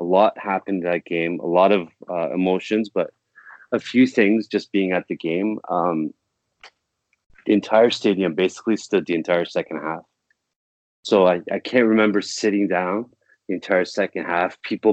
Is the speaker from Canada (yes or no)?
yes; Toronto, Ontario, Canada; I'm from Toronto. Everyone hates me.